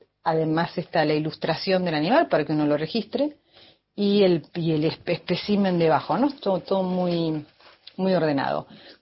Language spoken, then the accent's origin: Spanish; Argentina; así somos los argentinos